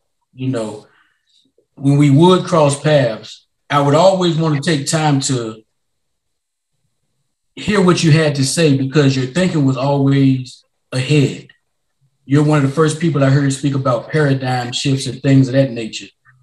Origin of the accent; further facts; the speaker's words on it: Emporia, Virginia, United States; Like you say, we come from Emporia, Virginia, small town, and sometimes it can have a smaller mindset.